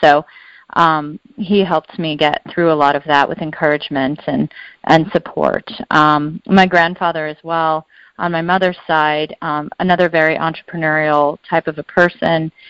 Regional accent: Colorado, United States; So I grew up in Colorado, and I lived somewhat of a sheltered life growing up.

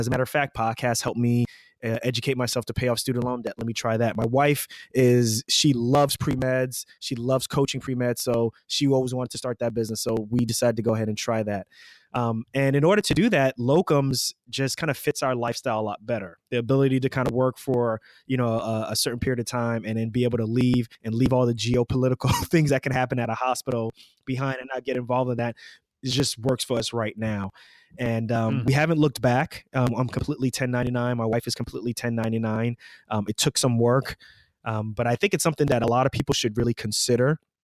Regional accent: New York, New Jersey area, United States; We're both from the New York, New Jersey area.

